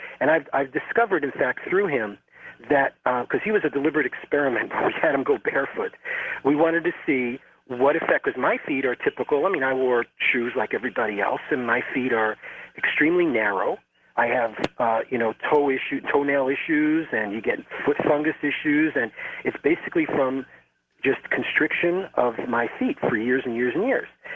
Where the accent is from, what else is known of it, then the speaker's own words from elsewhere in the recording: New York City, New York, United States; I'm from New York City. Okay, I was raised in New York.